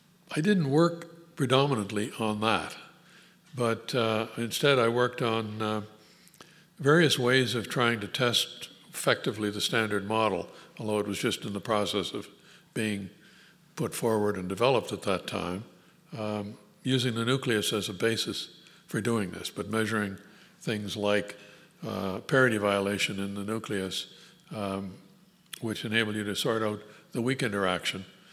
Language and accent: English; Canada; and as a Canadian, I didn't feel that comfortable with that. So I came back to Canada.